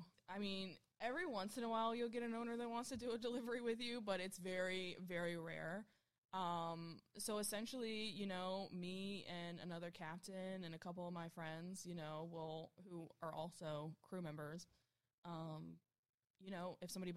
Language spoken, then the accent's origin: English; Orange Beach, Alabama, United States; I grew up near a beach town in Alabama called Orange Beach. It's a tourist town. There's only about 8,000 people who live there year-round.